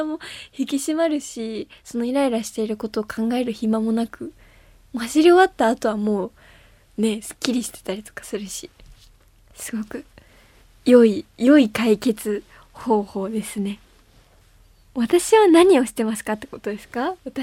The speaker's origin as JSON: {"language": "Japanese", "country": "Belgium", "second_language": "Japanese", "said": "ベルギーから参りました"}